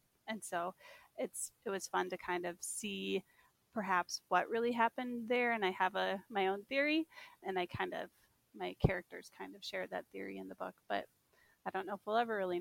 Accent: Minnesota, United States; there's only 4 natural waterfalls on the entire length of the Mississippi, and one of them is in my hometown. And so very early in Minnesota history, at about the same time that Minneapolis and Stillwater were developing, my town started.

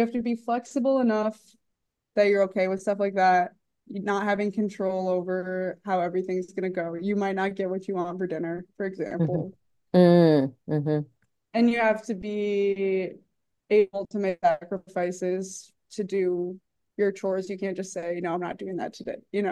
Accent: Michigan, United States; I grew up pretty Baptist in Michigan, and so I was like a church kid. I went to Baptist school until I was 13

